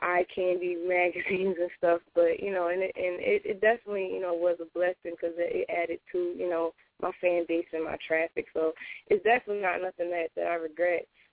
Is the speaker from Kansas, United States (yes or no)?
no; Delaware, United States; also born or lived in Oklahoma City; I rep Delaware because I grew up there, but I am from Oklahoma City, so I definitely always got to shout out the home team.